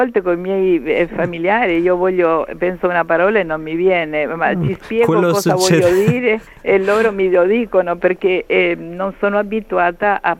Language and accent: Italian; Argentina; moved away as an adult; also born or lived in Italy / Australia; io sono nata in Italia … comunque più italiano di quello, non lo so. E alle 4 anni i miei genitori mi hanno portato in Argentina.